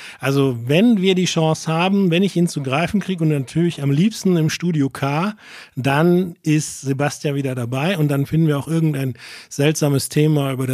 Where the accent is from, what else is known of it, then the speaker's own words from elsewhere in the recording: Solingen, North Rhine-Westphalia, Germany; Ja, und ich bin in Solingen aufgewachsen.